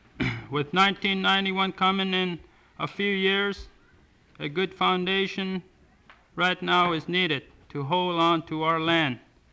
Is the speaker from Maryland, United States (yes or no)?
no; Stevens Village, Alaska, United States; I'm from Stevens Village. I was born and raised here.